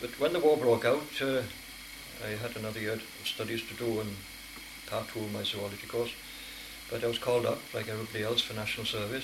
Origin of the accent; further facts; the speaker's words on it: Denbigh, Wales, United Kingdom; also born or lived in Mostyn; Well, I was born in Moston, New Flintshire in 1917, and I lived in Denby, North Wales, from up to 1935, except when I went to school in Quaker School in York.